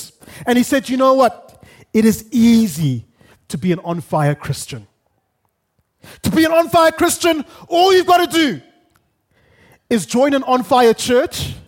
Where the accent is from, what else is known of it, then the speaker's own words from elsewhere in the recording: Zimbabwe; moved away as an adult; friends, I grew up in Zimbabwe, first 30-something years of my life.